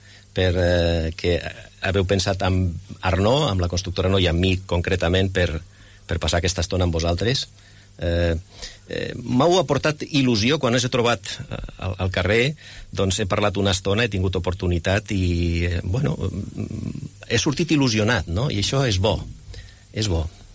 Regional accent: Lleida, Catalonia, Spain; jo sóc de Lleida, esclar.

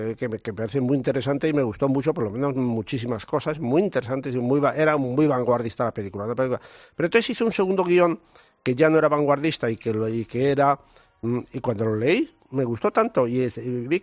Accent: Basque Country, Spain; ah, eres español, cuando veías que hablaba español, decía, no, soy vasco.

